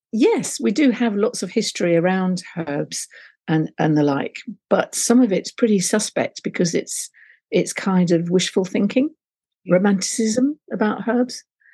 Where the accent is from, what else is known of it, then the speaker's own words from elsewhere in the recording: London, United Kingdom; also born or lived in Liverpool; now in Exeter, United Kingdom; I used to live in Liverpool, being a Londoner originally. I moved down to Exeter.